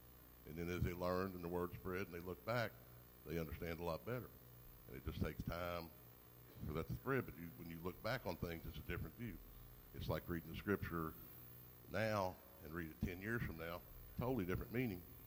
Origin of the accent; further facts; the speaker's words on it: Louisville, Kentucky, United States; I was born and raised in Louisville.